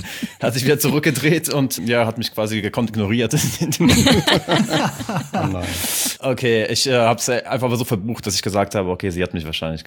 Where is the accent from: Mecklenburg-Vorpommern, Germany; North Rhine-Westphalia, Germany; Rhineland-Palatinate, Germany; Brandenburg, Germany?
North Rhine-Westphalia, Germany; Cologne; now in Berlin, Germany; Ich bin ja jetzt seit 7 Jahren hier in Berlin und ich komme ja aus Köln.